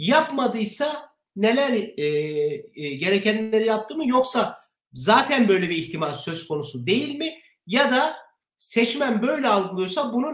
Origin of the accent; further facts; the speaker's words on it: Aksaray, Aksaray Province, Turkey; Ben 2002 seçimlerinde Saadet Partisi'nin memleketim Aksaray'daki mitingine denk gelmiştim.